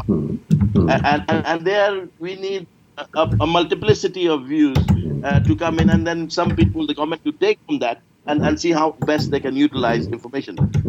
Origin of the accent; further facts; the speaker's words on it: England, United Kingdom; I grew up in England